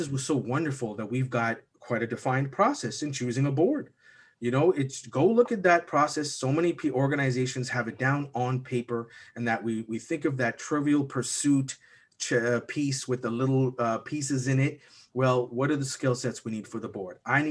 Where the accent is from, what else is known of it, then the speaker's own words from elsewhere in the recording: Toronto, Ontario, Canada; I'm born and raised in Toronto, but my work has me crossing the country 40 times a year.